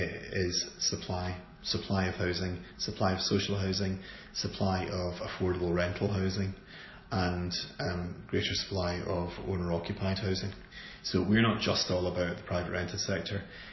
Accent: Glasgow, Scotland, United Kingdom; I come from Glasgow

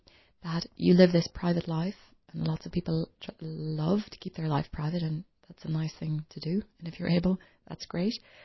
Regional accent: Ireland; living an experience in one country over my home country, Ireland

